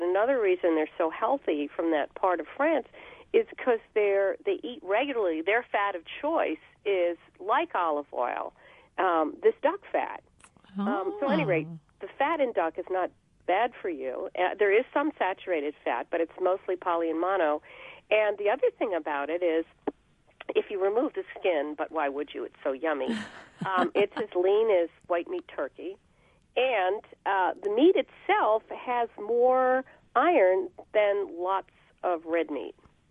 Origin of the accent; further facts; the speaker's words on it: New York City, New York, United States; when I grew up in New York City, my mom joined the food volunteer program